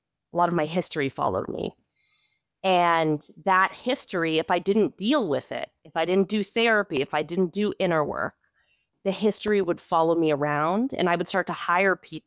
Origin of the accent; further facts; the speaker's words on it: Los Angeles, California, United States; So I was like, no, this is my hometown.